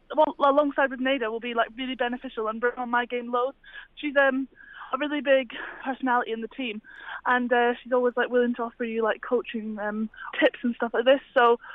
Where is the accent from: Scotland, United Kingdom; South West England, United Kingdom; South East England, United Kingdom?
Scotland, United Kingdom; obviously I'm from Scotland.